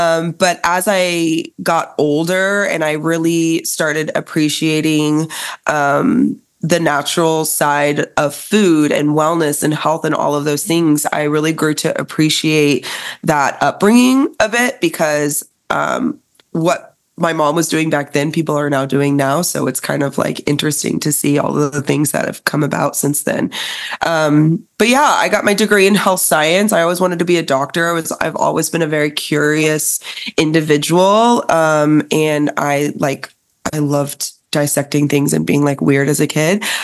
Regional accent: Warrensburg, Missouri, United States; also born or lived in South America / San Diego, United States; I'm from the Midwest. I grew up in Missouri. I grew up in a small town in Missouri called Warrensburg, Missouri originally. I was like born in South America. I lived in San Diego as a child.

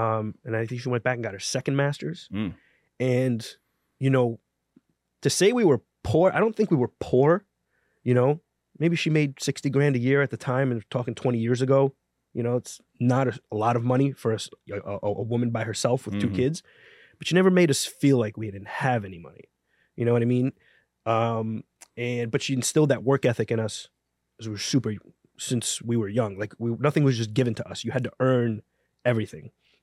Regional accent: New York City, New York, United States; so I guess growing up in the Bronx, it was me, my mom, and my brother. My parents divorced when I was young.

